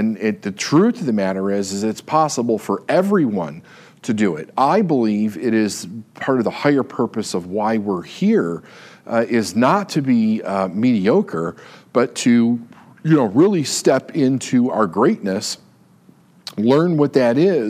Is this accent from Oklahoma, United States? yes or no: no; Chicago, Illinois, United States; moved away as an adult; now in California, United States; especially when it comes to the Midwest, which I'm from Chicago, where it's almost like a sin to leave the community.